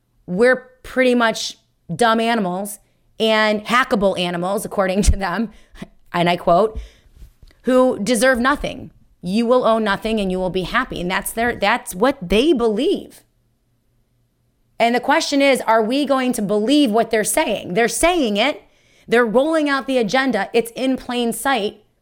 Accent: New York, United States; well, apparently they're in New York City. They're in my home state.

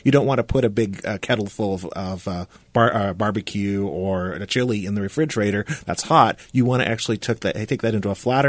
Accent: South Dakota, United States; now in Iowa, United States; I grew up in South Dakota. I've been in Iowa for almost 20 years now.

